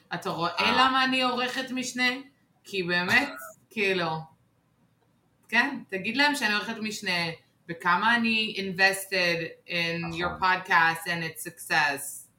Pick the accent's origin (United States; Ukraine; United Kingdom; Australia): United States; New York; now in Israel; בגלל שאני גדלתי בניו יורק והיא גדלה בניו יורק